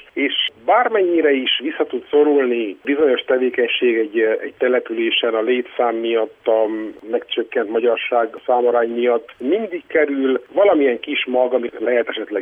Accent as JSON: {"language": "Hungarian", "town": "Brașov", "region": "Brașov County", "country": "Romania", "said": "amikor én háromszéken gesztusból helyet kaptam brassóiként a parlamenti listán"}